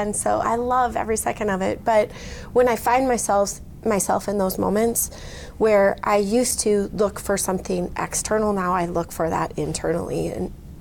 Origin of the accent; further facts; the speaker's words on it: St. Cloud, Minnesota, United States; You know, I'm from St. Cloud, Minnesota.